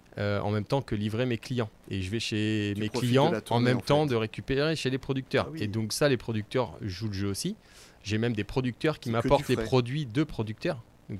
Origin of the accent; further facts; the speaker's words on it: Carrouges, Normandy, France; now in Alençon, France; je suis natif de Carouge, mais j'ai habité à Argentan. J'ai dérivé à C. J'ai dérivé à Alençon aujourd'hui.